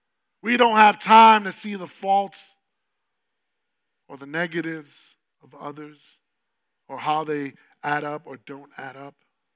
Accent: New York City, New York, United States; Back in 2001, I came from New York City, the South Bronx, to California. I moved to Hollywood, right on La Brea and Hollywood.

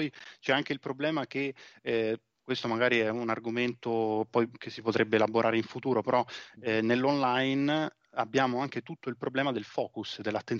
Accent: Rome, Lazio, Italy; now in Modena, Italy; tutti dal mio accento mi confondono per una persona di Parigi o insomma della Francia, però in realtà sono romano, quindi però sì, sono stato da qualche anno trapiantato nella zona modenese

